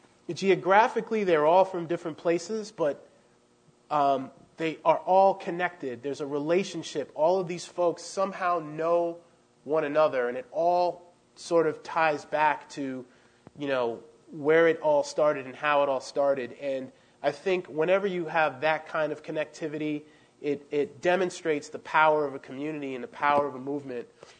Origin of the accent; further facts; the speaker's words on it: Queens, New York, United States; also born or lived in Silver Spring, Maryland; I grew up in Queens, New York for many years, relocating at a very young age from Silver Spring, Maryland to Astoria, Queens.